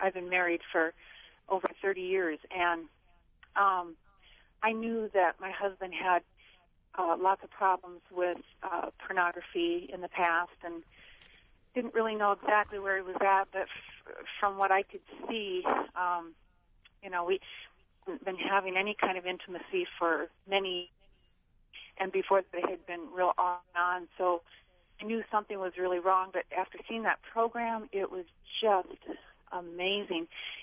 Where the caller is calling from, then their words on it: Sioux Falls, South Dakota, United States; Hello, this is I'm from Sioux Falls, and I just have a question for the gals about intimacy anorexia.